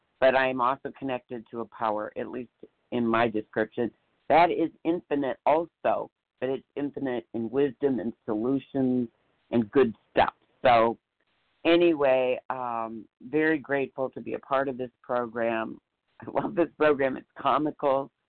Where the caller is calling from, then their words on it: Iowa, United States; I'm sorry … from Iowa.